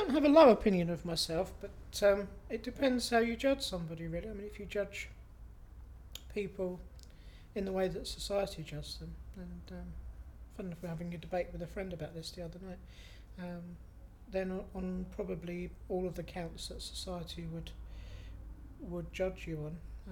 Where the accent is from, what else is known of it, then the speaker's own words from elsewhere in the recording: Sittingbourne, South East England, United Kingdom; also born or lived in Isle of Sheppey; I was born on the Isle of Sheppey, which is right next to Sittingbourne. Escaped from there pretty quickly to Sittingbourne, and I was brought up in Sittingbourne by my mum and dad.